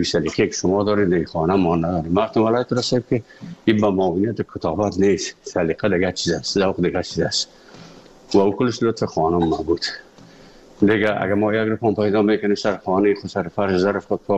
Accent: Afghanistan; moved away; also born or lived in Moscow; از افغانستان برامدیم آمدیم سه مسکو 4 سال مسکو

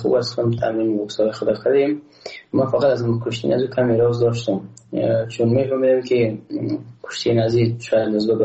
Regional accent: Afghanistan; ما یک افغان هستم و اما یک ملت هستیم

